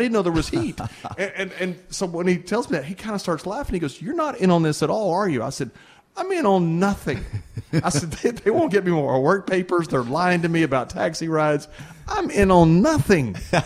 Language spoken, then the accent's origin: English; Texas, United States; I can't add. I'm from Texas.